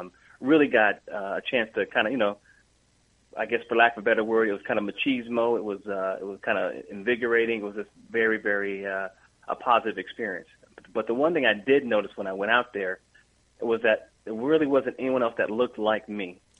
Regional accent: Vallejo, California, United States; I was born and raised in California, a little town called Vallejo, what we call the South Side of Vallejo. Small town, nothing too significant about it.

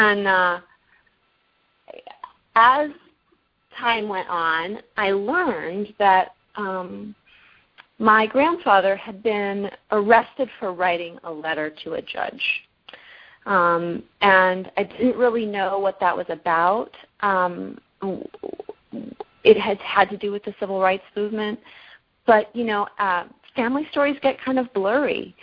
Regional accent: California, United States; I grew up in California. I'm in my 30s, and something that was interesting to me, having a family that was deeply rooted in Virginia

